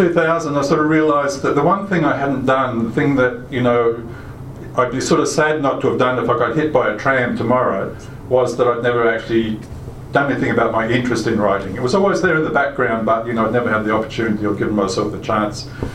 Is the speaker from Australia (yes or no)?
yes; Murray Bridge, South Australia, Australia; My growing up in Murray Bridge and being part of that sort of family who'd settled in the area for many, many years.